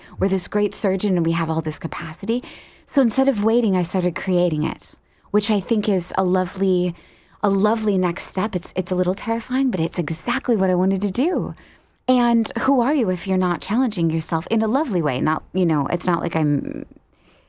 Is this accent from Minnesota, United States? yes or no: yes; Hastings, Minnesota, United States; I'm originally from Hastings, Minnesota, which is all very, very small river town in it's Lock and Dam number 2 on the Mississippi, right south of Minneapolis, St. Paul.